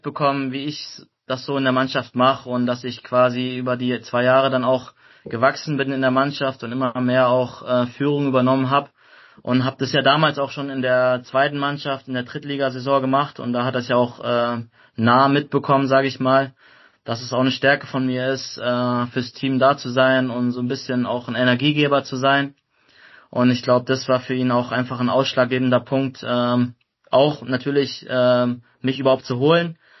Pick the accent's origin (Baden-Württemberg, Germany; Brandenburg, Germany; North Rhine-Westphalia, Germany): Baden-Württemberg, Germany; Heidelberg; now in Freiburg, Germany; Es ist auch nicht so weit weg von Heidelberg, wo ich groß geworden bin.